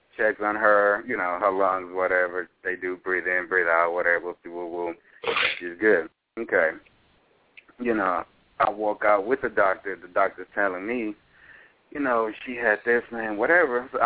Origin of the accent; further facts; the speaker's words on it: New York, United States; Mind you, I'm from New York.